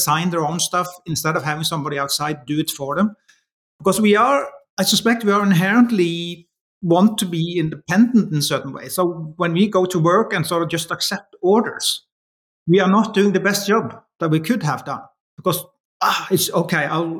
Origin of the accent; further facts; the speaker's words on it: Norway; English is a second language; it could be because I'm from Norway and democracy is really strong here